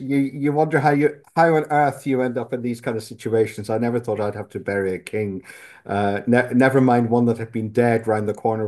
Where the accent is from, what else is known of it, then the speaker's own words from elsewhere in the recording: Enniskillen, Northern Ireland, United Kingdom; I'm Irish, grew up in Northern Ireland in a little town called Enniskillen, which is in the northwest of Ireland, about 100 miles west of Belfast.